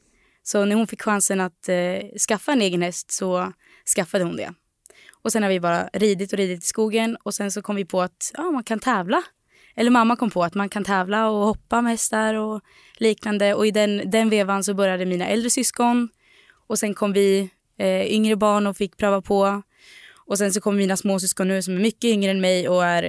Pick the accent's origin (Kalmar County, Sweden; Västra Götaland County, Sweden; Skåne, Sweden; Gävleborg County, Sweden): Gävleborg County, Sweden; Delsbo; Och vi har haft plats för 22 tidigare där vi bodde på gården i Delsbo där vi kommer ifrån.